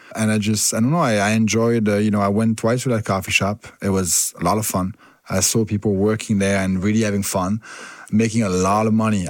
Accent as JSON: {"language": "English", "region": "the Alps", "country": "France", "second_language": "English", "moved": "as an adult", "lives_now": "United States", "said": "I'm from France. I was born in the Alps, which is a terrible area to be from. We had a lot of fun over there. I moved in the US when I was 21, 1996. I came to study."}